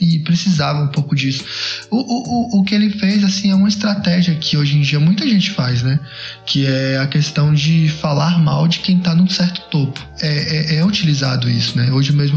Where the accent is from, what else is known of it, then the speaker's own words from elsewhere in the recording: Salvador, Bahia, Brazil; Porque ele é de Salvador e eu sou de Salvador também.